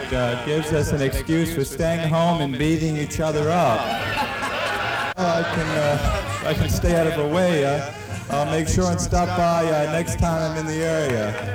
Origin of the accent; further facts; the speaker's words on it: New York, United States; I'm from New York, and many of you that have ever been in New York have noticed that the buildings are so tall